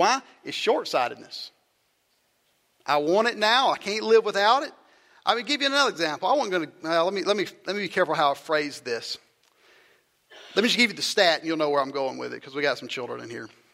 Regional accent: Mississippi, United States; born or raised there

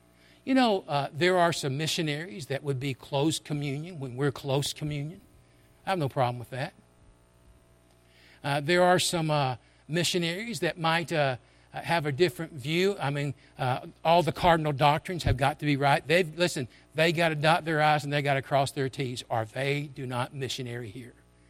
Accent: Memphis, Tennessee, United States; I came from Memphis. It's a big city. I like a big city.

